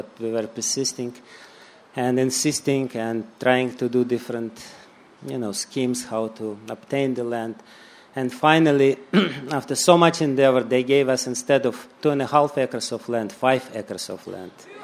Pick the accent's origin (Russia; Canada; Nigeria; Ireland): Russia; Because I'm from Russia, and I thought maybe KGB is recording his lectures.